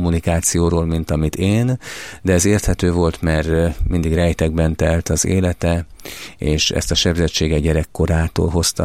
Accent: Kaposvár, Somogy, Hungary; amikor gyerekként Kaposváron voltunk

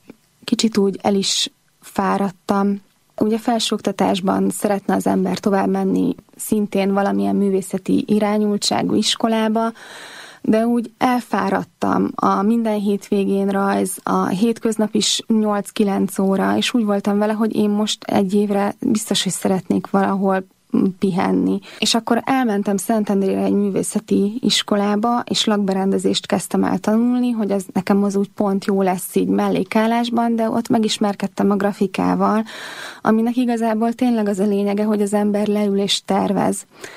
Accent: Százhalombatta, Pest, Hungary; Én egy nagyon egyszerű családba születtem bele. Szászlombattán töltöttem a gyerekkoromat, ott laktunk, hároman vagyunk testvérek.

